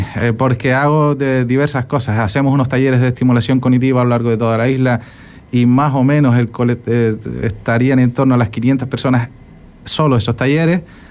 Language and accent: Spanish; Canary Islands, Spain; como soy muy majorero